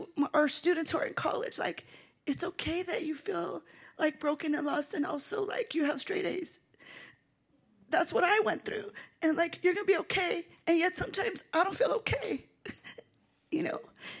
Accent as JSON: {"language": "English", "town": "Los Angeles", "region": "California", "country": "United States", "tie": "born or raised there", "said": "I'm the youngest of 9 kids, born and raised in East LA."}